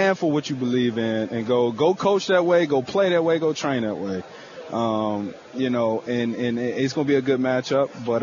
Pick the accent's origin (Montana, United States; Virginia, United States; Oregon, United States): Virginia, United States; Forest; I'm from Forest, Virginia, self-explanatory Forest. I'm country kid.